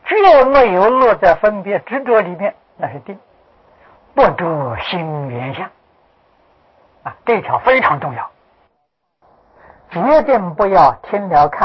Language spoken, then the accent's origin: Chinese; China; 忉利天王，33天，我们中国人称为玉皇大帝